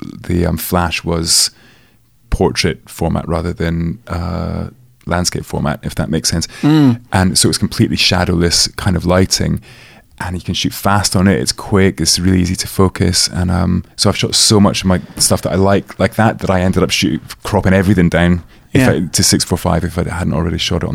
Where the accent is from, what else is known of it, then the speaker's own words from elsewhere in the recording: Edinburgh, Scotland, United Kingdom; I'm not quite sure when we moved, but then I grew up in Edinburgh. So age of 17, and then went to university